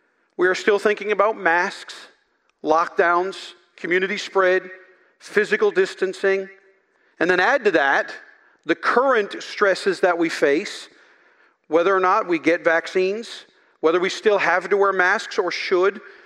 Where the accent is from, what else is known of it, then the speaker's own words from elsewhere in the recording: Newfoundland and Labrador, Canada; Pardon my cynicism, I'm from Newfoundland